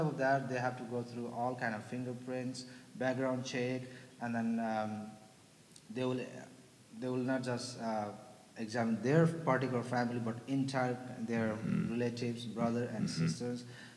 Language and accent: English; Nepal; now in Grand Rapids, United States; One is Nepali from Nepal. They were born and brought up in Nepal and came to the United States, and I'm one of them actually.